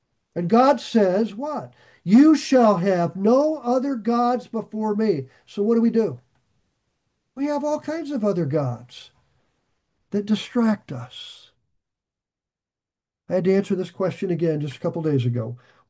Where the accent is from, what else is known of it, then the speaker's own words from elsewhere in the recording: Nebraska, United States; But when I grew up in Nebraska, we would at times on some of the farms go in the hayloft in the second floor of a barn.